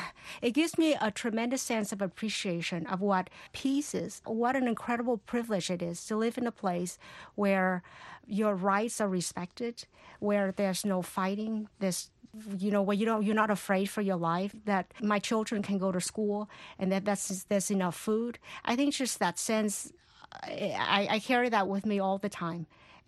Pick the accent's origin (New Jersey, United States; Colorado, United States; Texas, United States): Texas, United States; Port Arthur; I grew up in Port Arthur, Texas, that's when we first arrived.